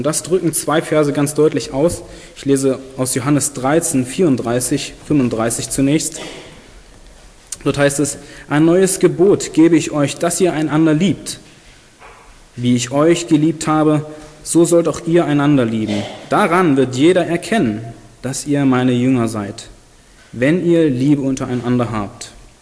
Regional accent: East Germany, Germany; Ich bin hier im Osten aufgewachsen, hatte 22 Jahre lang keine Vorstellung von Gott

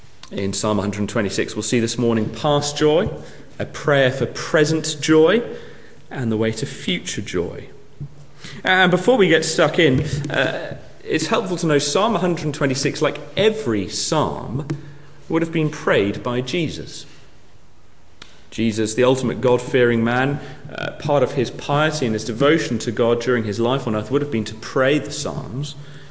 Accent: United Kingdom; It is a happiness that is completely alien for me because I am British.

